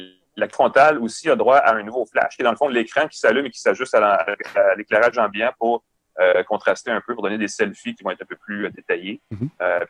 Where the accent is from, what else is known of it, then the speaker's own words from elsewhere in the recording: Quebec, Canada; chez nous au Québec.